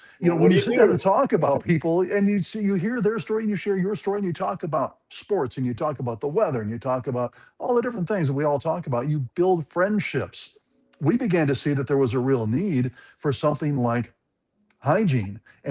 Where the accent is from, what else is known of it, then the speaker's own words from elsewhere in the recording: Peoria, Illinois, United States; I am an Illinois guy, born and raised in the Peoria area, and then spent really most of my life in Christian radio